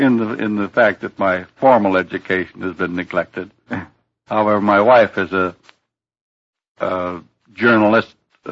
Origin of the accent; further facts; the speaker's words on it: Grand Rapids, Michigan, United States; born there; I was born in Grand Rapids, Michigan, although my family traveled quite a bit through the Midwest.